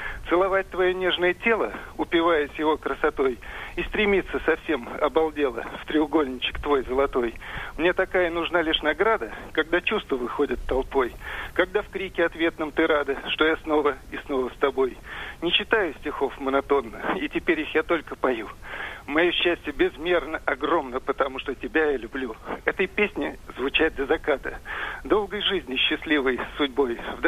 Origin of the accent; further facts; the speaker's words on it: Moscow, Russia; Я из Москвы.